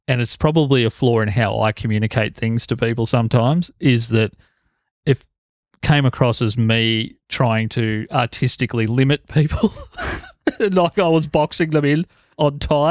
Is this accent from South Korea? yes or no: yes; South Korea; I grew up in Korea.